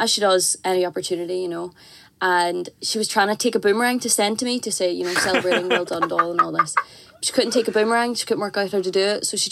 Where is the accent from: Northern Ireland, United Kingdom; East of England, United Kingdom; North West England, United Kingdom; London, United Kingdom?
Northern Ireland, United Kingdom; Belfast; I'm from Belfast. But my lovely Irish mommy is from Mayfield and Cork.